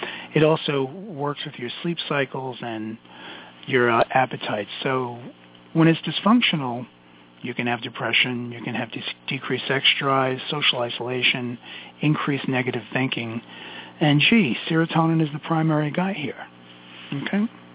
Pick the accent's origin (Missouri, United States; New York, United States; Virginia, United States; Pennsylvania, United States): New York, United States; Brooklyn; accent: Brooklyn; Oh, my God, my Brooklyn accent just came out.